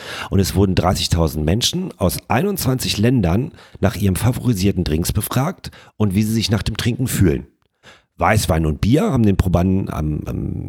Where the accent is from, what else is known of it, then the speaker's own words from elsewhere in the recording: North Rhine-Westphalia, Germany; wir kommen ja hier aus dem Rheinland